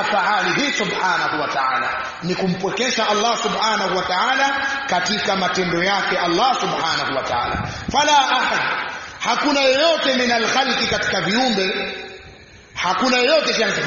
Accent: Songwe, Tanzania; huku sio sana, kule kwetu wapo, mkoa wa Songwe una makanisa zaidi ya 1000.

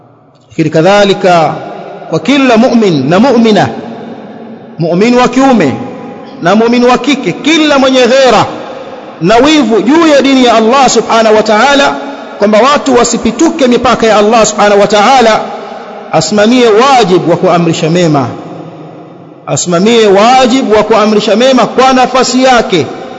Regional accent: Tanga, Tanga Region, Tanzania; Wengine wamekaa kule kwetu Tanga, wanakaa na kula mirungi

